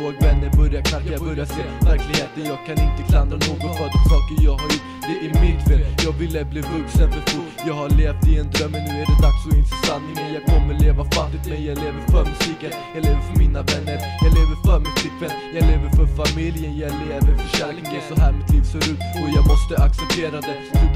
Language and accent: Swedish; Vällingby, Stockholm County, Sweden; jag växte upp i Vällingby, där fann jag mina sanna vänner.